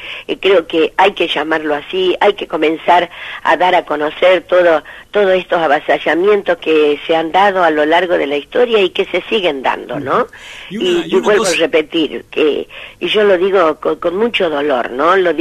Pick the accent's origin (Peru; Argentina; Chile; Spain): Argentina; northern Argentina; cuando vinimos del Malón de la Paz, de allá del norte argentino